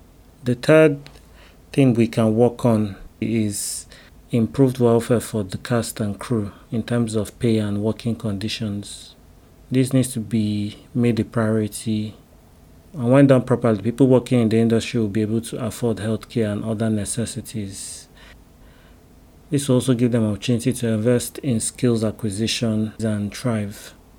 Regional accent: Nigeria; There's a general snobbery that comes with being tagged as a Nigerian filmmaker due to our perceived lack of respect for the craft, which we need to work on changing that perception.

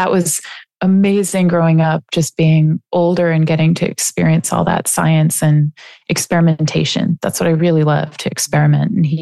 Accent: Boston, Massachusetts, United States; When I was really little, I lived by the ocean. I love that. I was born in Boston and we lived by the water near where the Mayflower landed, for people who know historical. So New England.

